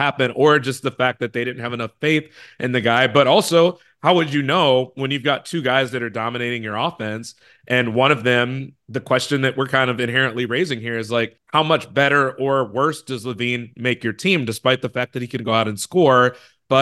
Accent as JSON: {"language": "English", "town": "Chicago", "region": "Illinois", "country": "United States", "said": "you know, I'm from Chicago. My best friends are big Bulls fans."}